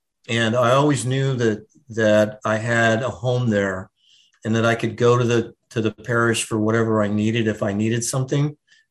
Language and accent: English; Hawaii, United States; also born or lived in Minot, North Dakota; Catholic school for a couple of years in Minot, North Dakota, before we moved to Hawaii. So you can tell I'm from Hawaii.